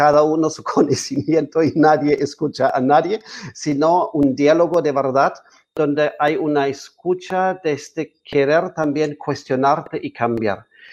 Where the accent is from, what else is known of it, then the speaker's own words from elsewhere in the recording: Peru; also born or lived in Europe; Yo me crié en el Perú, después me fui a Europa y después regresé al Perú.